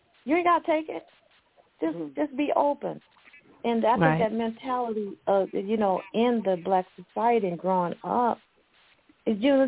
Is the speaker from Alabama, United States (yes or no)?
yes; Selma, Alabama, United States; I grew up in Selma.